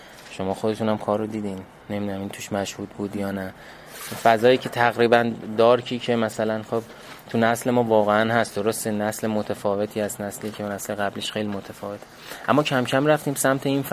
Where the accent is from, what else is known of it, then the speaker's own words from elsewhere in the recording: Kashan, Isfahan, Iran; now in Tehran, Iran; ما هممون اهل کاشان هستیم، حالا یه سری تهران زندگی می‌کنیم ولی همه اهل کاشان هستیم، یعنی تئاتر رو از کاشان شروع کردیم